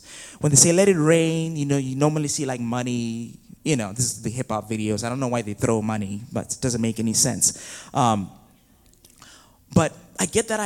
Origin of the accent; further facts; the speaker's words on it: Zimbabwe; moved away as an adult; So I was raised in Zimbabwe. Born and raised in Zimbabwe. This is in Southern Africa. And for 21 years, I was living in Zimbabwe. And at 21, I moved to Belize to study IT. You know, I grew up also in a Christian home.